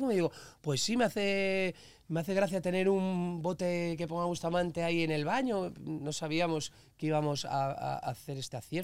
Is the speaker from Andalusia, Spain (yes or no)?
no; Cantabria, Spain; productos de Cantabria, que mi tierra se come muy bien.